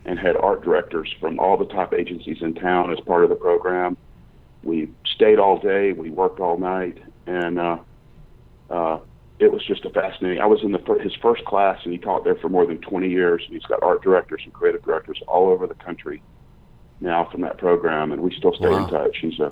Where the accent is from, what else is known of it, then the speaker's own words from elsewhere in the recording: Atlanta, Georgia, United States; Suburbs of Atlanta.